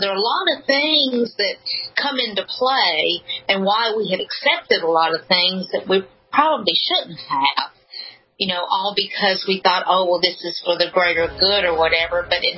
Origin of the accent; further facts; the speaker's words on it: Alabama, United States; I'm from Alabama, if you can't tell with my accent, and I was raised a blue dog Democrat.